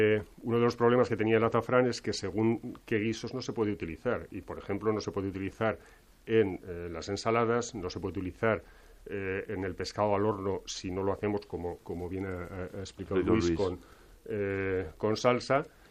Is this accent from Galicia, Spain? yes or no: no; Blancas, Aragon, Spain; cuando empezamos a recuperar el cultivo allí en mi pueblo, en Blancas, aunque se ha hecho de toda la vida, yo lo he conocido desde que tenía 4 años